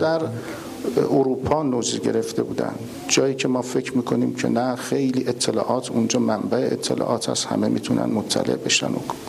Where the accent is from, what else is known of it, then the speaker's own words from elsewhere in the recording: Iran; بعد من گفتم که من مثلا از ایران آمدم